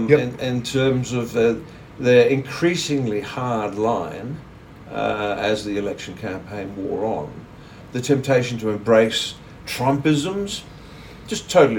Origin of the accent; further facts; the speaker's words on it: Australia; The Australian election, albeit I'm Australian, I confess